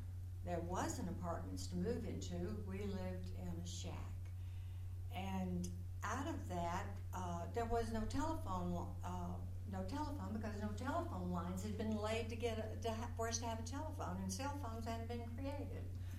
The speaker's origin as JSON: {"language": "English", "region": "Mississippi", "country": "United States", "tie": "born there", "also_born_or_lived": "West Texas", "said": "I was born in Mississippi, but my father couldn't find work."}